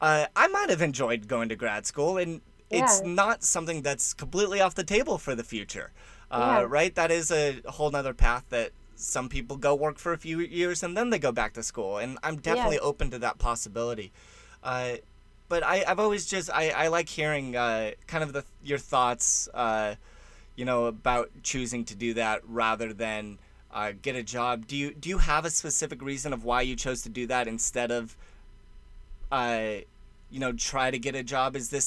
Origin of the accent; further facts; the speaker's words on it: California, United States; I like making fun of Texas because I'm from California, but I love Texas.